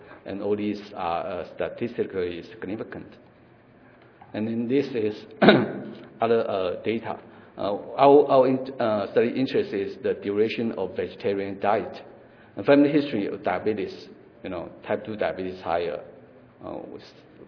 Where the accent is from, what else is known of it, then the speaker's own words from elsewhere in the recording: southern Taiwan, Taiwan; Yeah, I'm also from Taiwan, but in southern Taiwan, I work in a Buddhist hospital, Ciji Hospital.